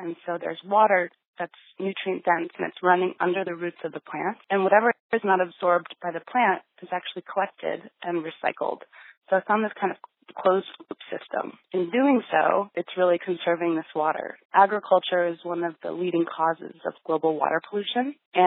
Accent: Rhode Island, United States; also born or lived in Boulder; Well, you know, I grew up in Rhode Island and always had a garden.

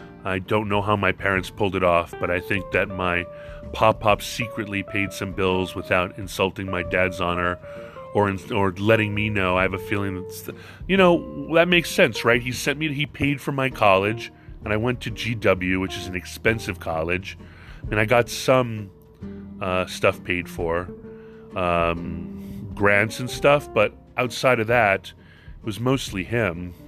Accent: Hawaii, United States; moved away; We'll talk about growing up in Hawaii, what it was like leaving there.

